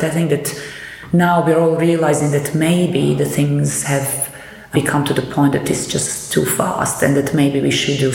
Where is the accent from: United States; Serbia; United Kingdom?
Serbia; Belgrade; I come from Belgrade, from Serbia